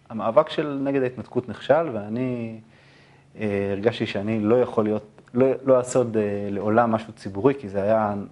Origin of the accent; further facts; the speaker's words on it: Ramat HaSharon, Central District, Israel; גדלתי ברמת השרון, במעוז הפוסט-ציונות בישראל, אני חושב. לפחות בתקופה שלי, אני חושב שזה גם נכון גם כיום, בתוך מה שנקרא בועה תל אביבית.